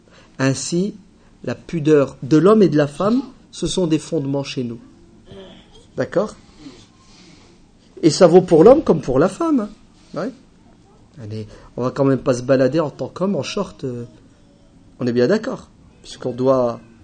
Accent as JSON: {"language": "French", "country": "France", "said": "En tant que Français, je la condamne. En tant que Français, pas en tant"}